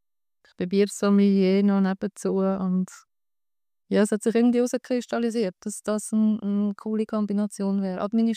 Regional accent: Aarau, Aargau, Switzerland; Ja, danke für die Einladung. Ich bin aus Aarau

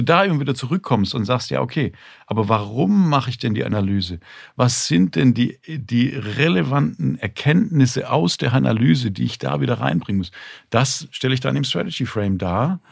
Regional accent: Swabia, Germany; Und ich sage das mit dem Fakt, dass ich auch Schwabe bin.

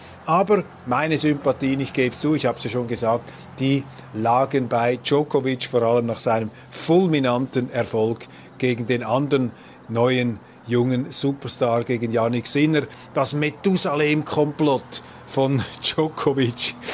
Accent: Switzerland; da sind wir Schweizer natürlich auch selber schuld

